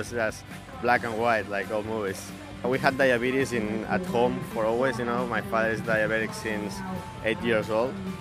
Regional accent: Spain; from Spain

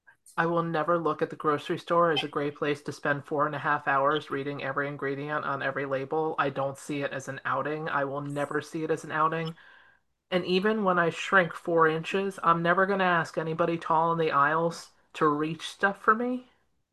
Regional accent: Toronto, Ontario, Canada; I'm Canadian polite. So, like, for me, what I find bad, most people are like, oh my God, you're still so nice. I'm like, you could pull anybody off the street in Toronto and we would match.

